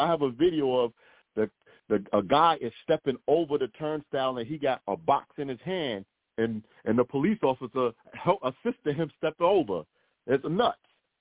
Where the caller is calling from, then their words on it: Staten Island, New York, United States; I'm calling from Staten Island.